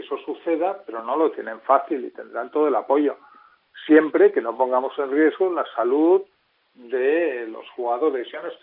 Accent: Spain; a mí, como español

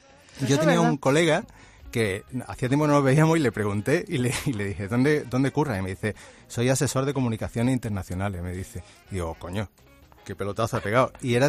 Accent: Spain; yo soy español, sí.

